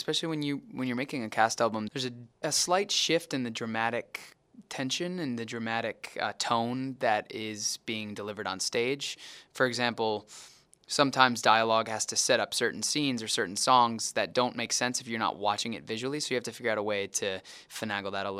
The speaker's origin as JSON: {"language": "English", "town": "Cleveland", "region": "Ohio", "country": "United States", "said": "I'm from Cleveland."}